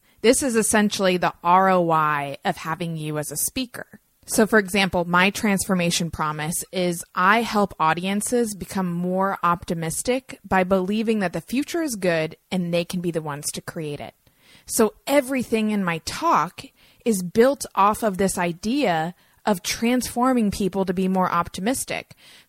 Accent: North Carolina, United States; For example, I'm from North Carolina, but I gave my TEDx talk in Ohio.

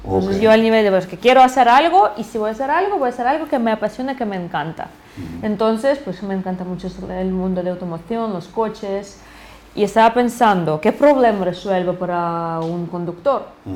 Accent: Ukraine; Spanish is a second language; now in Spain; yo soy ucraniana, estudié en Ucrania, toda mi vida en Ucrania

